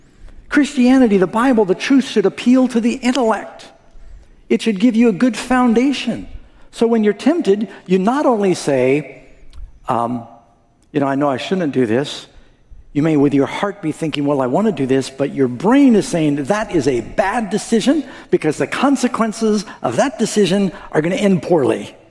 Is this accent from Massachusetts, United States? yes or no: no; New York City, New York, United States; I'm from New York City. There's a lot of con artists out there.